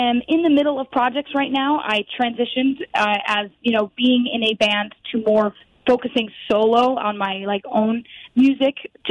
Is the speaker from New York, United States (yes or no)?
yes; Yonkers, New York, United States; now in Putnam County, United States; I originally am from Yonkers, New York, but I'm now residing in Putnam County, New York.